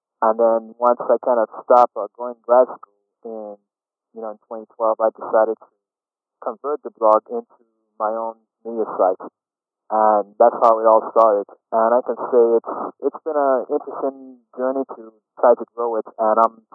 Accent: U.S. Virgin Islands; now in Texas, United States; Well, I'm originally from St. Croix, United States, Virgin Islands, and I've been living here in Texas for close to 16 years now.

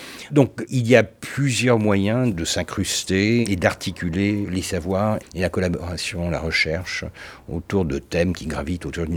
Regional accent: Turkey; Ce qui a changé, c'est que je suis turc, et que ça, c'est assez nouveau dans la tradition de la maison.

